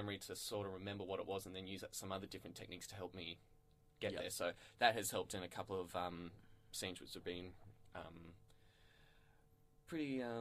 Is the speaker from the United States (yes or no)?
no; Perth, Western Australia, Australia; now in Melbourne, Australia; Yep, grew up in Perth. Moved over to Melbourne last year.